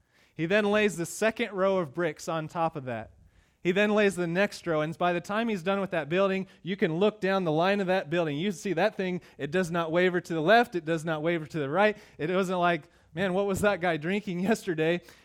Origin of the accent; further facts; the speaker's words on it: Kansas, United States; If you want to get to a place I grew up in Kansas